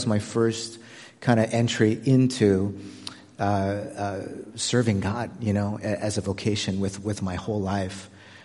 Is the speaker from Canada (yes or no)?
yes; Canada; moved away as an adult; I'm from Canada